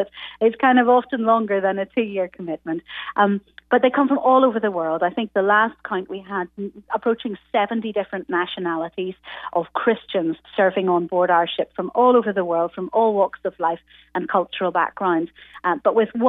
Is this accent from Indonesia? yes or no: no; Northern Ireland, United Kingdom; I'm from Northern Ireland. So, yes, part of the UK.